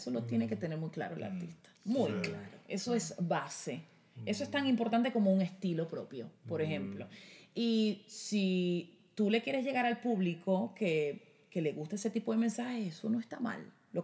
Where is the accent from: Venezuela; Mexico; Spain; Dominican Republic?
Venezuela; Yo como venezolana siento que debería haber una generación de relevo